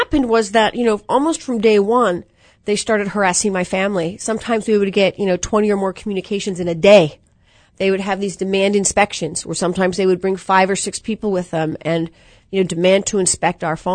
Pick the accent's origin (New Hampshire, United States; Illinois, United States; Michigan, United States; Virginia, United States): Virginia, United States; Mount Vernon; I grew up in Mount Vernon, Virginia, on what we were told growing up was a part of George Washington's vast farmland.